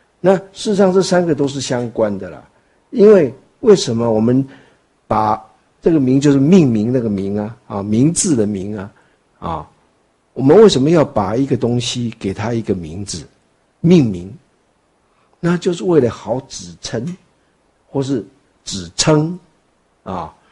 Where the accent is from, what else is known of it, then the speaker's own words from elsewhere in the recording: Taiwan; 我们台湾话北部说藤啊，那南部说柑